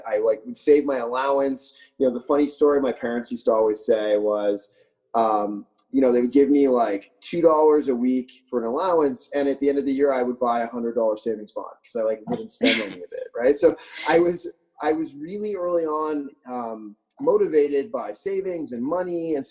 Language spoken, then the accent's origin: English; Beaconsfield, Quebec, Canada; I grew up in Montreal, Canada, just west of Montreal in Beaconsfield. And I went to Beaconsfield High School.